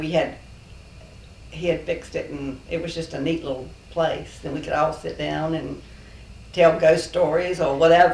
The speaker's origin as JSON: {"language": "English", "town": "Angier", "region": "North Carolina", "country": "United States", "tie": "born there", "said": "But I was born in Anger."}